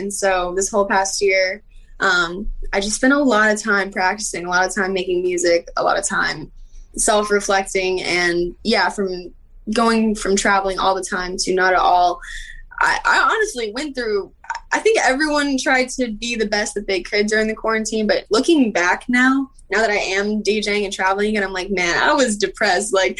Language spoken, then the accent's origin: English; Las Vegas, Nevada, United States; And I'm also born and raised in Las Vegas from there, so you know, I was sneaking into EDC when I was like 16 years old.